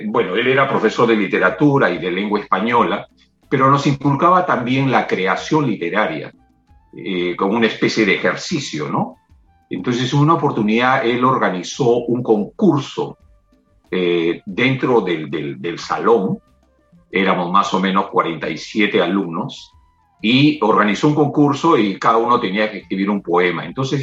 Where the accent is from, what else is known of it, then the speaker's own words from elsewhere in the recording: Lima, Peru; also born or lived in Ollotún; Bueno, yo nací en Ollotún, que es un pueblo agrícola que está en el departamento de Lambayeque y pertenece a la provincia de Chiclayo. Es un pueblo pequeño, agrícola. Mis padres son originarios del campo. Allí estuve hasta los 5 años. Luego fui enviado a Lima a estudiar.